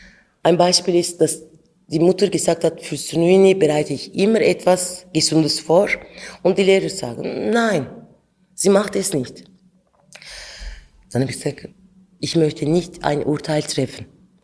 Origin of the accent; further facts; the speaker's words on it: Ankara, Turkey; now in Germany; Ich bin in Ankara aufgewachsen, aber ich komme aus Adıyaman. Meine Wurzeln sind dort. Adıyaman habe ich eben zuerst aber vor 3 Jahren sehen können. Aber ich bin in der Großstadt in Ankara aufgewachsen. Kurdisch war verboten.